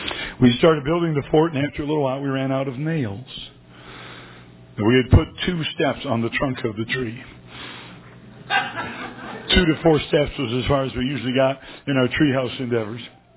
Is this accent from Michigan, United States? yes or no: yes; Detroit, Michigan, United States; also born or lived in South Carolina; I was born in South Carolina, but when I was in the first grade, my dad took over the Detroit Rescue Mission. And we moved to Detroit. I grew up most of my young years in the city of Detroit.